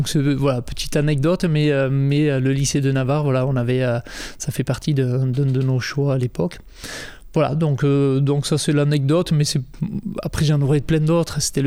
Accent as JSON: {"language": "French", "town": "Saint-Palais", "region": "Nouvelle-Aquitaine", "country": "France", "tie": "born or raised there", "also_born_or_lived": "Bayonne", "said": "J'ai 44 ans, je suis né à Bayonne et j'ai grandi au Pays Basque intérieur, dans un petit village qui s'appelle Saint-Palais"}